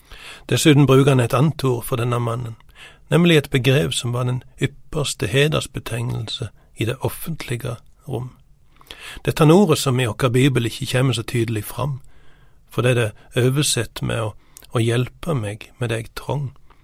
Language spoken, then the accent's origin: Norwegian; Sokndal, Rogaland, Norway; På kirkegården i Sokndal, der jeg kommer ifra